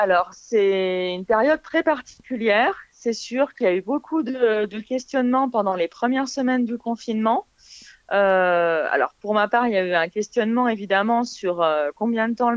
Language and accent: French; Grenoble, Auvergne-Rhône-Alpes, France; now in Lyon, France; Alors déjà, je suis originaire de Grenoble.